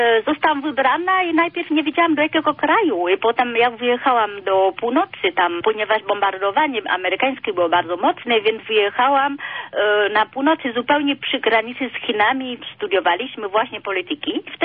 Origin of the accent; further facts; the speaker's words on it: Vietnam; Urodziłam się w takiej miejscowości i spokojnej i zanim wojna wybuchła.